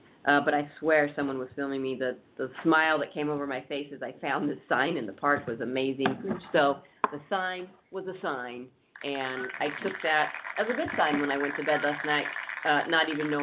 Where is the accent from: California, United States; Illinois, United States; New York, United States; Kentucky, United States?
California, United States; now in Arizona, United States; I've been focusing on Arizona, which is where we are. Mm-hmm. Though I am from California, so this does impact me.